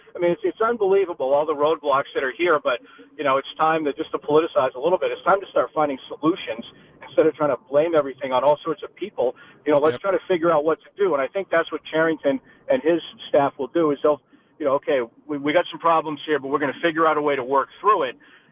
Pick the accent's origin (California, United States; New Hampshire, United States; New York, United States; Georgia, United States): New Hampshire, United States; I mean, I'm a native New Englander myself. I grew up in New Hampshire.